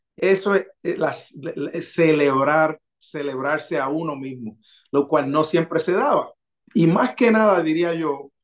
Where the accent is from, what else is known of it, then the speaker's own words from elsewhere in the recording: Puerto Rico; Como humano y como negro puertorriqueño